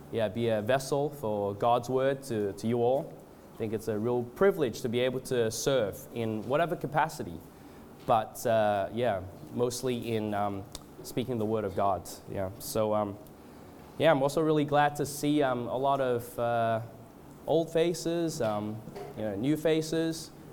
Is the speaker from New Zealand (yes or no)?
no; Australia; now in Canada; I was born in Australia and I went to Canada. It's a bit complicated.